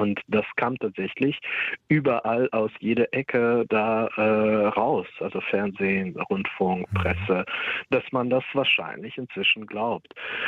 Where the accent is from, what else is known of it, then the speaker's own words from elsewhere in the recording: Kharkiv, Kharkiv Oblast, Ukraine; German is a second language; now in Germany; habe noch Familie in Kharkiv in der Ostukraine, wo ich herkomme, wo ich bis 1995 gelebt habe.